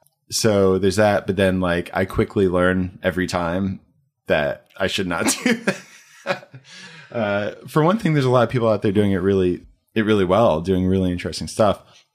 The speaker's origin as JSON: {"language": "English", "region": "New Jersey", "country": "United States", "said": "We also I'm from New Jersey. I'll make that clear."}